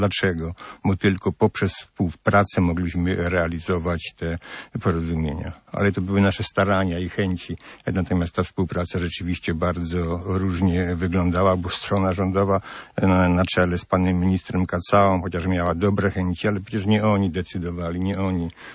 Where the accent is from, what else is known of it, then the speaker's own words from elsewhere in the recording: Krzemienica, Subcarpathian Voivodeship, Poland; w Krzemienicy, w mojej rodzinnej wiosce.